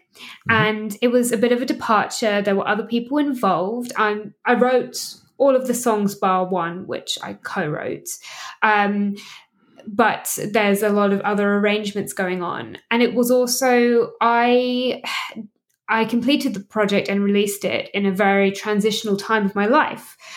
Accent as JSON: {"language": "English", "region": "England", "country": "United Kingdom", "tie": "born or raised there", "said": "my dad is Welsh. And so I grew up in England, but my dad is Welsh and a lot of my family are Welsh."}